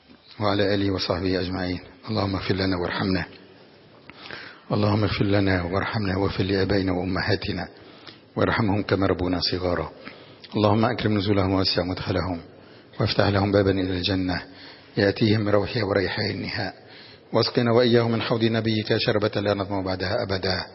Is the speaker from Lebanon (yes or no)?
yes; Lebanon; صار عندنا في لبنان السياسي له احترامه بخلاف المشايخ والعلماء